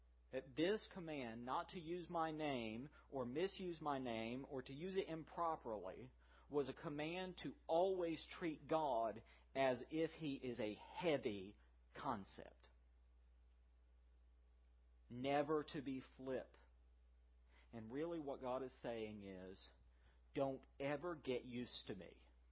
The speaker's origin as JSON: {"language": "English", "region": "the South", "country": "United States", "tie": "born or raised there", "said": "I was alarmed a few years ago because I grew up and as a Southerner, I was taught that you do not take the Lord's name in vain."}